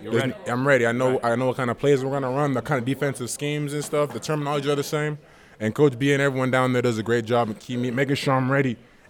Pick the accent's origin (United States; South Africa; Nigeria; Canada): Canada; born there; Born in Canada, but my family from Congo.